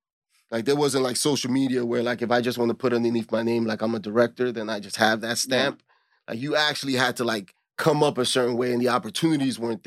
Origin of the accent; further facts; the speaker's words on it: Bronx, New York, United States; also born or lived in Jamaica, Queens; Growing up, I grew up in the South Bronx. Then we moved to Jamaica, Queens